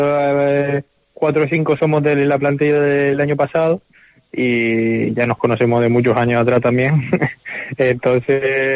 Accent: Canary Islands, Spain; also born or lived in Veneto, Italy; Sí, yo ya me vine desde los 6 años, realmente me considero canario, pero sí que lo único que tengo italiano es el pasaporte realmente ahora.

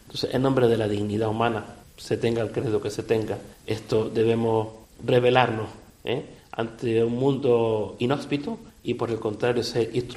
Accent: Valsequillo, Canary Islands, Spain; Yo con irme a Valsequillo, gasto además muy poco, pues estoy ya desconecto de la diócesis. Pasar por mi pueblo, estar con la familia, estar con las amistades, pues es muy maravilloso, ¿no?

